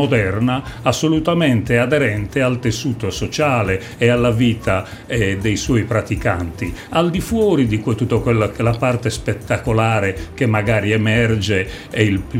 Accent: Torpè, Sardinia, Italy; Basti pensare che il mio paesino, che è Torpè, che ha 2000 abitanti, conta oggi oltre 100 cantori.

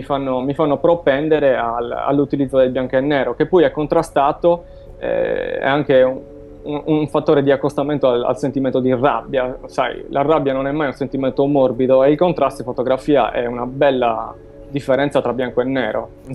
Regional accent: Sardinia, Italy; io da sardo non mi voglio fare la doccia al mare

